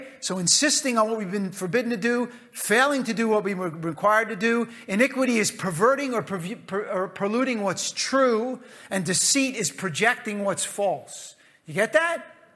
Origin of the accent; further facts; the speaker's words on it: United States; you should feel good about this, guys, because I'm an American, all right?